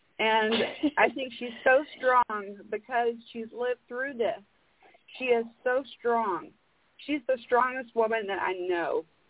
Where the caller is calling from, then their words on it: Arkansas, United States; Arkansas.